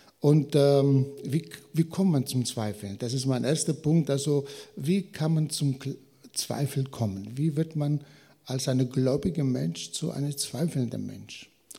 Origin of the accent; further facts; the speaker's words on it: Greece; zumindest hier in Westeuropa, also auch bei uns in Griechenland.